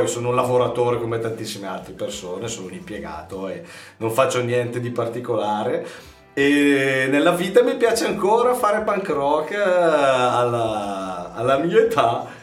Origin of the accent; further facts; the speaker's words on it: Bergamo, Lombardy, Italy; Noi da Bergamo diciamo Toma.